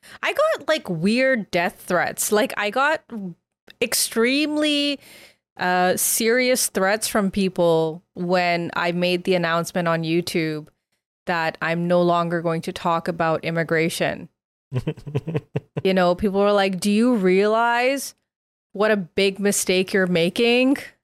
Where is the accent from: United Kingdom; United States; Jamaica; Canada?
Canada; now in Australia; I moved to Cardiff to pursue my master's degree, which I didn't complete. And I went back to Ottawa, then I moved to Australia. And it was a lot of things that I went through as a Canadian, who's also obviously Indian.